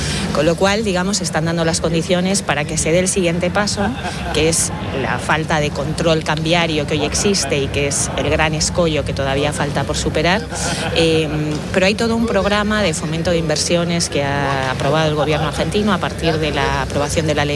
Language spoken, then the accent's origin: Spanish; Region of Murcia, Spain; De Murcia.